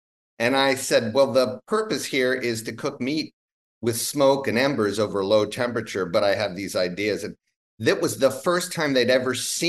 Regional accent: Ohio, United States; I grew up in Ohio, middle of Ohio, which now they have an awareness.

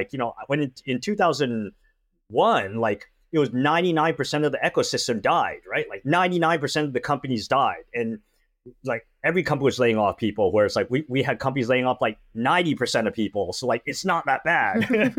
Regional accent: Canada; moved away as an adult; now in United States; I'm Canadian, but Taiwanese immigrant parents, moved to the US when I was like 24.

